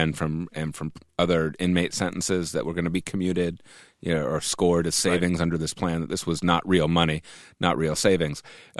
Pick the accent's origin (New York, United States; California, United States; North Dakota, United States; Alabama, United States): California, United States; Santa Monica; No, I grew up in Santa Monica.